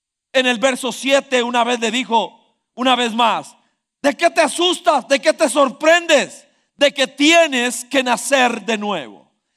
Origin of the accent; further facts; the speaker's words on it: Costa Rica; Quedó claro que Costa Rica no es un país cohesionado, que somos ticos